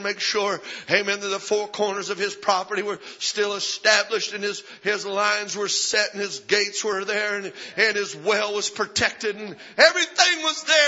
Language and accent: English; New Mexico, United States; I don't know. I'm from New Mexico. That's a tortilla to me.